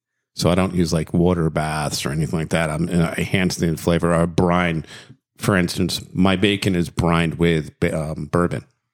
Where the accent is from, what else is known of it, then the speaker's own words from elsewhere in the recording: North Miami, Florida, United States; born there; My mom and dad lived in Hollywood. I was born in North Miami General Hospital.